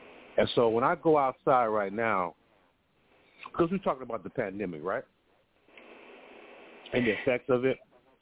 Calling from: Chicago, Illinois, United States; call from Chicago.

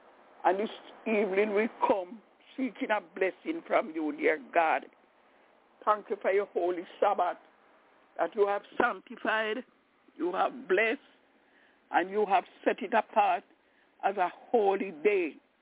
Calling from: Albany, New York, United States; I'm calling from Albany in New York.

